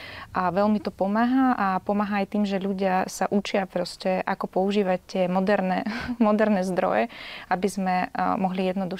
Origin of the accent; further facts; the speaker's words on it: Ukraine; Slovak is a second language; moved away; Tým, že som odišla z Ukrajiny v roku 2015, ale stále počúvam to od svojich rodičov a kamarátov